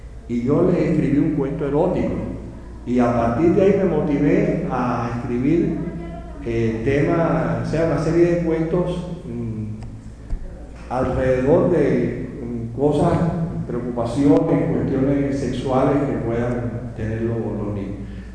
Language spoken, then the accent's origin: Spanish; Jarahueca, Sancti Spíritus, Cuba; Jarahueca es mi pueblo natal, ¿no? Donde yo viví mi infancia, y yo recurro una y otra vez a ese espacio geográfico para mi literatura.